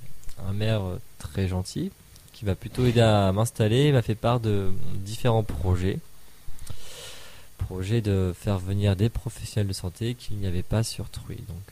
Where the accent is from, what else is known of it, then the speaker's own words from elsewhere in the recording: Saint-Cyr-sur-Loire, Centre-Val de Loire, France; Je suis originaire de la région de Tours, plutôt du côté nord, sur le Saint-Cyr-sur-Loire.